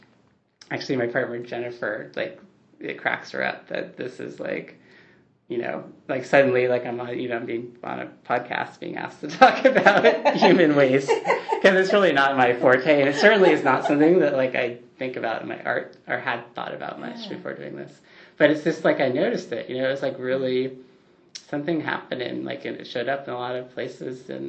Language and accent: English; Portland, Oregon, United States; I grew up outside of Portland.